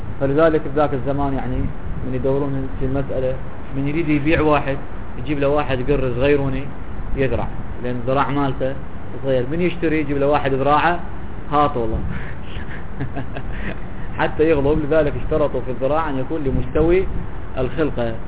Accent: Najaf, Najaf Governorate, Iraq; تعرف شوف عندنا هنا بالعراق، حتى عندنا بالنجف يسمونها جاهل

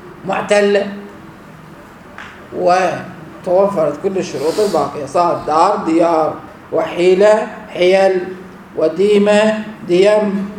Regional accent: Iraq

